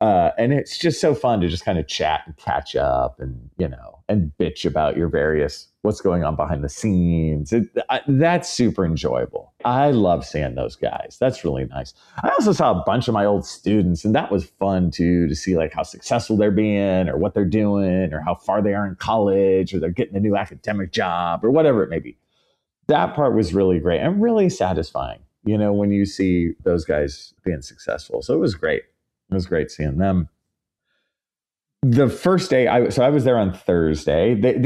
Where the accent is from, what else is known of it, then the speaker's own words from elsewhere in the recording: California, United States; But I always have that East Bay vibe towards San Francisco. You know, I'm from the East Bay, dude.